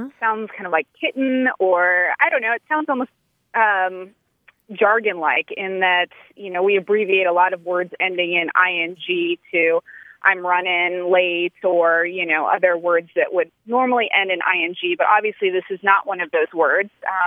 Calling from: San Diego, California, United States; also born or lived in New Hampshire; Hi, this is … I'm calling from San Diego.

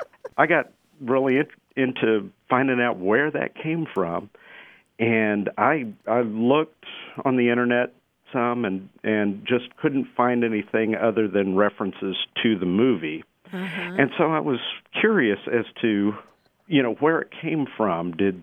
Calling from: Dallas, Texas, United States; I'm calling from Dallas, Texas.

